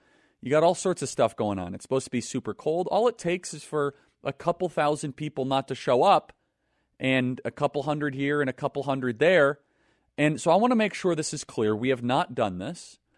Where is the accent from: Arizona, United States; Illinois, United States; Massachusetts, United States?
Illinois, United States; Chicago; It's negative 50 degrees. I grew up in Chicago. That's some serious stuff.